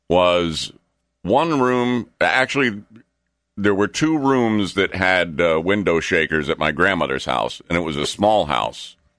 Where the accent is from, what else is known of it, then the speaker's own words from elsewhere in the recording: Daytona Beach, Florida, United States; born there; When I was born in 66 in Daytona Beach, the cars I was in did not have air conditioning.